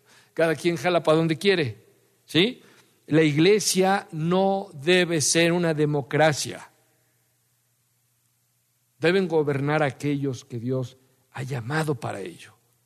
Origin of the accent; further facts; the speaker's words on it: Dominican Republic; Ya hablé como dominicano.